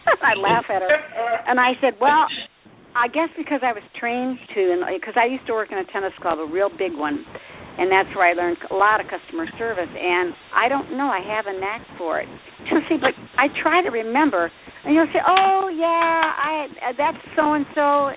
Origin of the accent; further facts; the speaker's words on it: South Carolina, United States; I want to impress everybody that I am from South Carolina, and I'm proud of that.